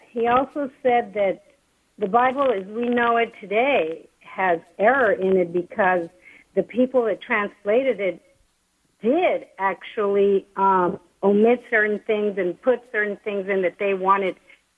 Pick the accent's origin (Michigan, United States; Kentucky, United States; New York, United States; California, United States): California, United States; I'm visiting from California, by the way.